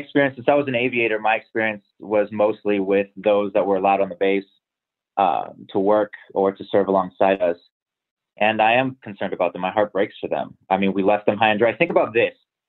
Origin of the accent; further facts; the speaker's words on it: United States; I'll say this to my fellow Americans, and I'm saying this as an American citizen